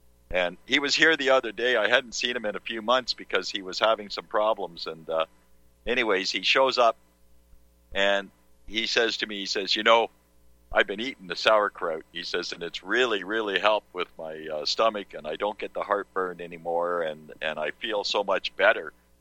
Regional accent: Canada; As a Canadian, it's easy for us to set up in the States.

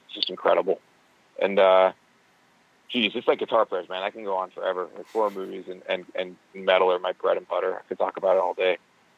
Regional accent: Ontario, Canada; we stumbled upon a flyer for a … show that was happening in the East End of Toronto at the time, which is where I grew up outside of Toronto. But Toronto's where we would converge every weekend to buy stuff and hang out.

